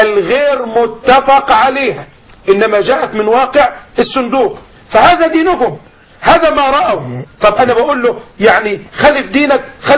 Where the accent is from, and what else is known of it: Egypt